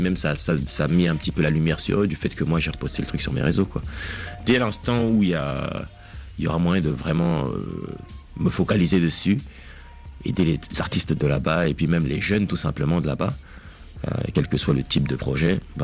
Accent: Brazzaville, Republic of the Congo; also born or lived in Kinshasa, DR Congo / Central African Republic; Je suis Congo de Brazza et de Kin

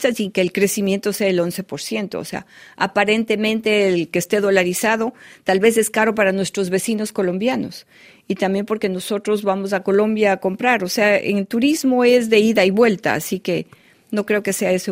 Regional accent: Ecuador; estamos conscientes como gobierno y como ciudadanos ecuatorianos de que las Islas Galápagos no son nuestras

